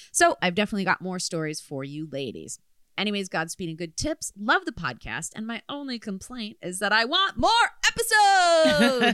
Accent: Redford, Michigan, United States; I'm from your same corner of the world. I grew up in Redford, Michigan, and have since flown the coop

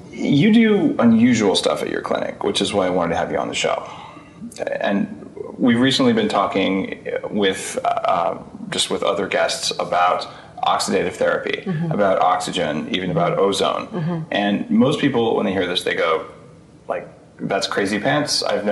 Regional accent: New Mexico, United States; And she's been practicing for 22 years actually in my home state of New Mexico.

